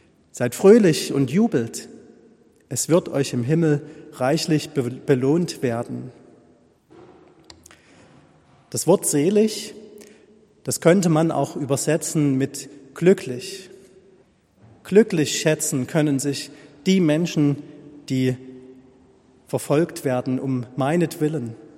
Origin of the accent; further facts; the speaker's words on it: East Germany, Germany; born there; auch ich bin noch in der DDR geboren